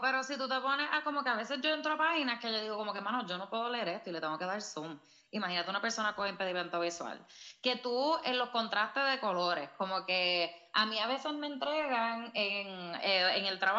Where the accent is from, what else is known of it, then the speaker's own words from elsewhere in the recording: Arecibo, Puerto Rico; yo soy de Arecibo, ¿verdad? Yo de la casa de mis papás de Arecibo